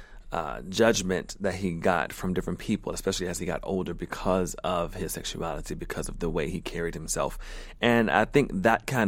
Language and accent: English; Norfolk, Virginia, United States; I'm from Norfolk, Virginia. So I started in the Children's Theater Company when I was 5